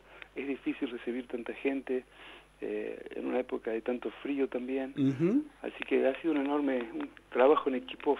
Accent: Avellaneda, Buenos Aires Province, Argentina; yo soy de Avellaneda, yo nací en Avellaneda.

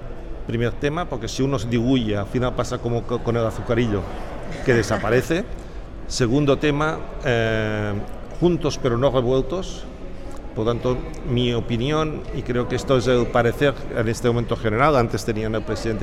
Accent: Sabadell, Catalonia, Spain; yo soy de Sabadell, y desde allí hemos organizado cursos de verano

